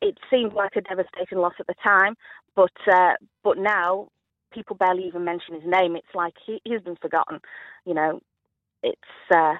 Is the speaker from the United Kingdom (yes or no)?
yes; North West England, United Kingdom; I mean, I'm not actually from Liverpool myself. I'm just from outside the city.